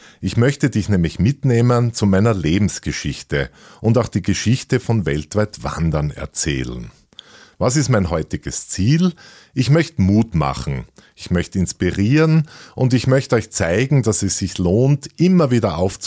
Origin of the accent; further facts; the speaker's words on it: Graz, Styria, Austria; born there; Ich wurde 1964 in Graz geboren.